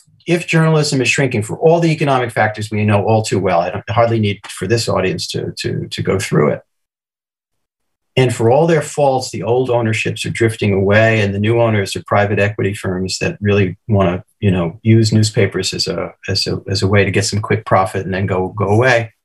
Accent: New Jersey, United States; for example, I grew up in New Jersey, across the river from where I'm sitting now.

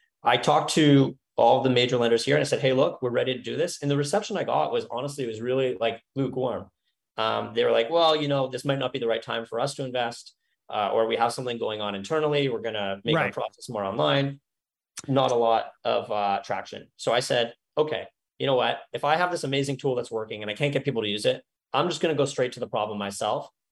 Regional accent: Canada; now in United States; really growing up in Canada, but working in the United States.

